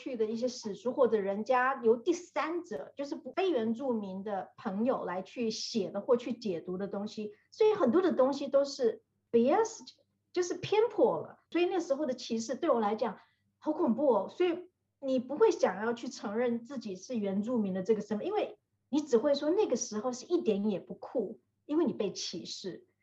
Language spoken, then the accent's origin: Chinese; Taiwan; 为什么我是台湾人，可是我没有觉得我是好像归属于那个部分，因为我觉得在台湾也好，在海外也好，我永远都是一直被人家问 where I come from， where your accent come from